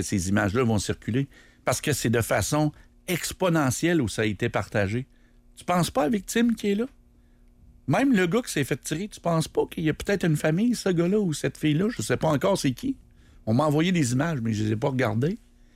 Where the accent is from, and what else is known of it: Canada